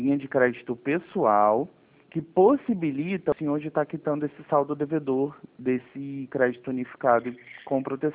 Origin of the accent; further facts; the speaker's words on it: Duque de Caxias, Rio de Janeiro, Brazil; Do Rio de Janeiro.